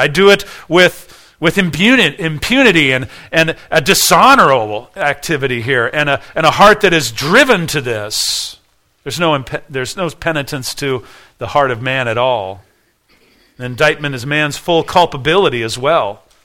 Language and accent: English; United States; But I didn't grow up in that. I grew up in Christian USA, and I'm a pretty good person.